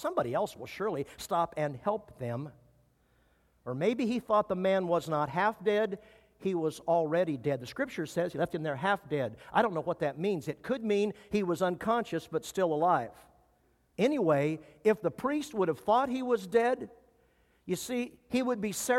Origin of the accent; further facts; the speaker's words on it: Midwest, United States; Growing up in the Midwest on the farm, this was a no-brainer.